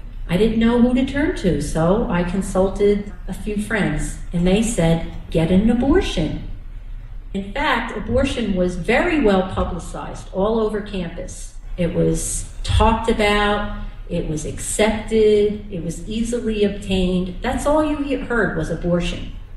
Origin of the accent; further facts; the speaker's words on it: New Jersey, United States; I was born and raised in New Jersey. I had a mom and a dad, and a brother and a sister.